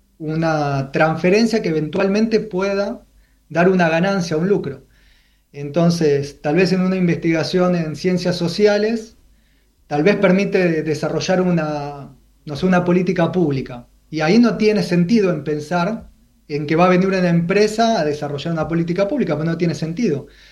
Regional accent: Argentina; Uno se siente orgulloso como argentino

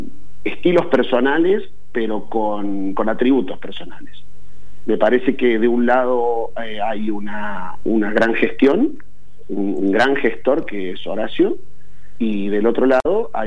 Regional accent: Córdoba, Argentina; Yo como cordobés

